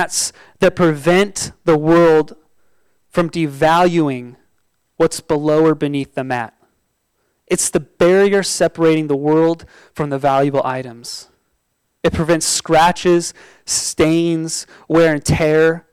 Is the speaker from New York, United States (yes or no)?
no; Oregon, United States; Well, I grew up in Oregon and we had storms, okay?